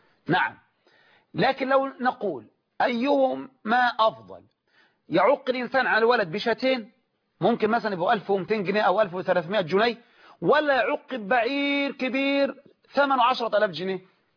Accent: Egypt; في بلدنا مصر

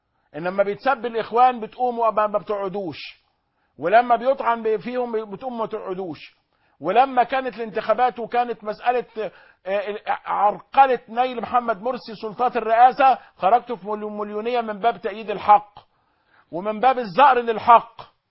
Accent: Egypt; شو عندنا في مصر هنا النصارى أقلية في كل مكان

